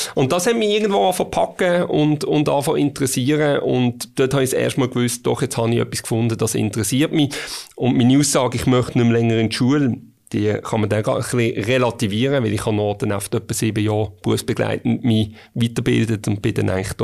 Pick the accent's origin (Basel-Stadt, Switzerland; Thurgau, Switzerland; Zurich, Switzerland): Basel-Stadt, Switzerland; Basel; also born or lived in Muttenz; Ich bin in Basel und Muttenz aufgewachsen, ja.